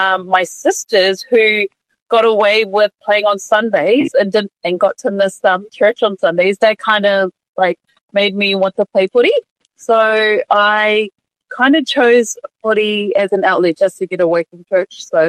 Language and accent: English; Auckland, New Zealand; So we were born and raised in South Auckland, New Zealand.